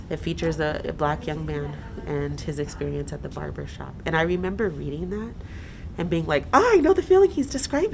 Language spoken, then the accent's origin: English; Tucson, Arizona, United States; I grew up here in Tucson.